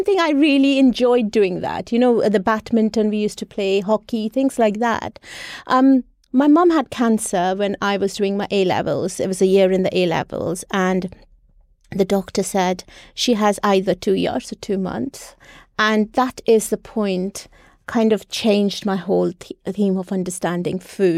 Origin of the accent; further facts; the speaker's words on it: West Bengal, India; she was born and brought up in Bengal like me.